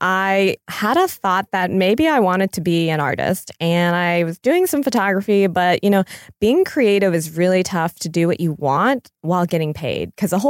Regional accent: Florida, United States; also born or lived in North Carolina; Oh, I grew up in Florida and North Carolina.

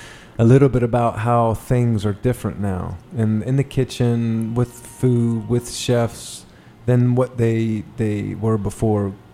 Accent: the South, United States; I grew up

